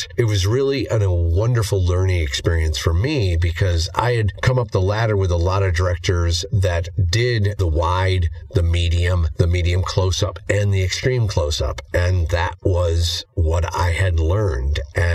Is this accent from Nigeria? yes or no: yes; Nigeria; from Nigeria.